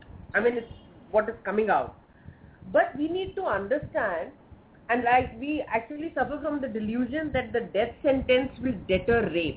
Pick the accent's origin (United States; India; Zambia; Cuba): India; North India; now in Mumbai, India; So I come from North India, which is deeply patriarchal. Right now, I call myself a Bombayite.